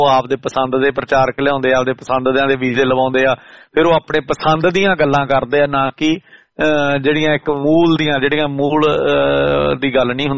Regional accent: Punjab, India; ਮੈਂ ਮਾਲਵੇ ਦੇ ਵਿੱਚ ਜੰਮਪਲ ਹੋਣ ਕਰਕੇ, ਨਰਮਾ ਦੀ ਖੇਤੀ ਕਰਦਾ ਹੋਣ ਕਰਕੇ

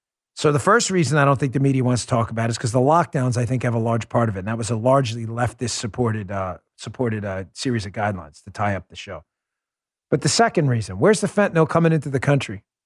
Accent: New York City, New York, United States; I grew up in New York City. You know, I'm not shy about it.

